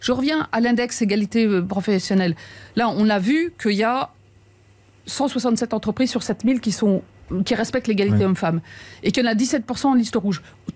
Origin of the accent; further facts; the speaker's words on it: France; je crois qu'on peut être très fier en tant que Français